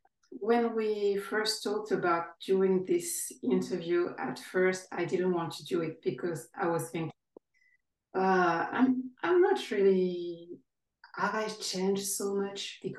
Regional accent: Guadeloupe, France; English is a second language; moved away as an adult; now in Ireland; I live in Ireland. I was born in France. I'm originally from the French Caribbean, in Guadeloupe, but I moved to Ireland like 10, 11 years ago.

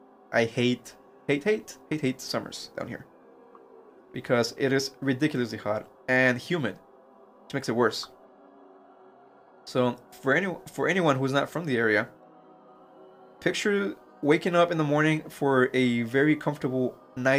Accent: Mexico; growing up in Mexico, we always heard these urban legends about him

